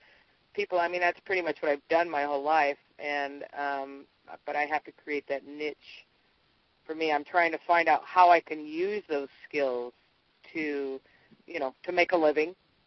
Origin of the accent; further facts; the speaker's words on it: Missoula, Montana, United States; I'm from Missoula, Montana